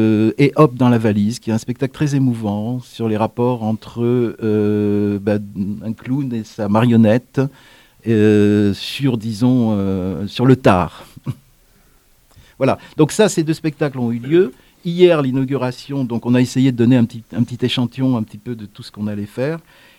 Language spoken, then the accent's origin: French; Tunisia; born there; also born or lived in Cape Verde / Portugal; Oui, je suis né en Tunisie. La Tunisie est pour moi vraiment le pays affectif, le pays avec lequel il y a des vibrations d'enfance